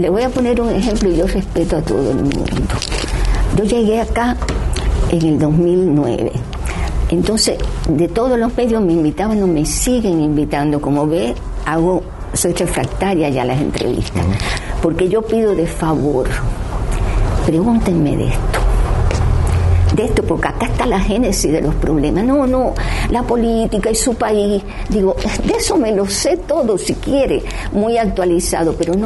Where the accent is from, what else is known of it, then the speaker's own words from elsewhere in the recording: Cuba; No sé si es porque soy cubana